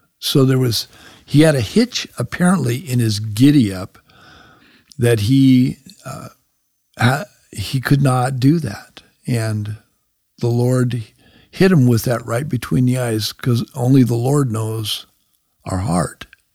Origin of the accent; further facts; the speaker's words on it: New Mexico, United States; we are in Vancouver right now, but I am from New Mexico.